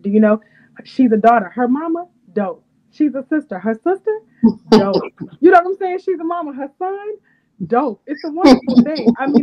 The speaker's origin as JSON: {"language": "English", "town": "St. Louis", "region": "Missouri", "country": "United States", "lives_now": "Dallas, United States", "said": "Well, I am from St. Louis, Missouri, but I currently reside in the DFW Metroplex."}